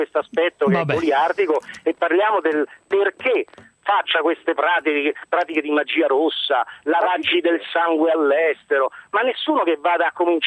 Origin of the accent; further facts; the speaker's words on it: Rome, Lazio, Italy; Sono di Roma.